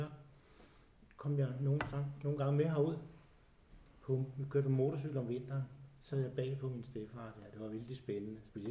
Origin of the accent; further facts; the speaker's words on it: Søllerød, Capital Region of Denmark, Denmark; der kom vi jo som københavnere, selvom det var Søllerød, vi kom fra.